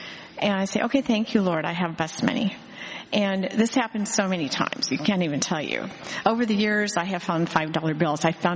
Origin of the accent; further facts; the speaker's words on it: Oregon, United States; And when I was a child growing up in Oregon, even though most of the people in Oregon don't go to church, my parents and grandparents did